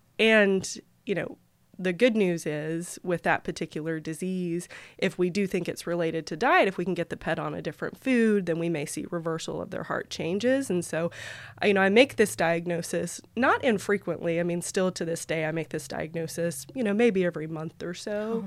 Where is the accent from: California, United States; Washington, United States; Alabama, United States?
Alabama, United States; also born or lived in Columbia, South Carolina; So yes, I was born in Columbia, South Carolina. My family relocated when I was pretty young to Alabama. So predominantly grew up in Alabama, which is why I went to Auburn University for vet school.